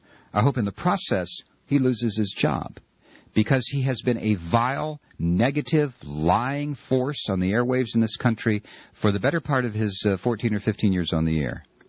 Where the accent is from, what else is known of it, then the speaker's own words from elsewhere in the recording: Toledo, Ohio, United States; driving in Toledo, Ohio. That's my hometown, dude.